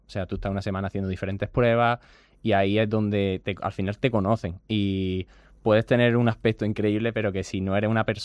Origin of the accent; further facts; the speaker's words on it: Andalusia, Spain; Para mí es un honor, la verdad, representar a mi ciudad. Y te empezáis desde mi pueblo, ahora ya a Málaga y ojalá que luego España